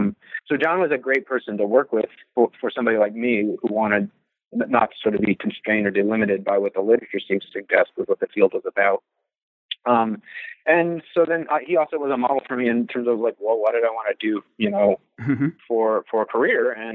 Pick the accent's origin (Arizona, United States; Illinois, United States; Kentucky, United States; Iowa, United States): Kentucky, United States; Louisville; And even growing up in Louisville, it was something, you know, I just had nobody had really talked about